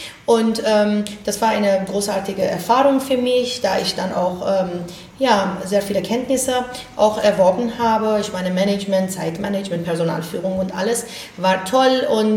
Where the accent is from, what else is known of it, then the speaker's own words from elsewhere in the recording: Iran; moved away as an adult; also born or lived in Berlin; now in Germany; Wir sind so in Berlin geboren. Als wir 5 Jahre alt waren, sind wir wieder in den Iran zurückgekehrt. Und mit 25 sind wir wieder nach Deutschland so zurückgekommen für unsere Promotion.